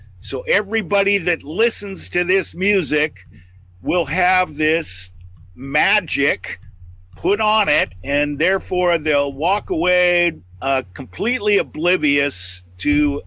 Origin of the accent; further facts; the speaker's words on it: Seattle, Washington, United States; I grew up in Seattle, 60 miles north of where I am currently.